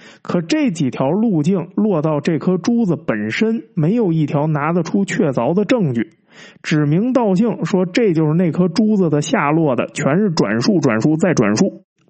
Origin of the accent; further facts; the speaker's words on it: China; moved away; 后来我离开中国之后就断了联系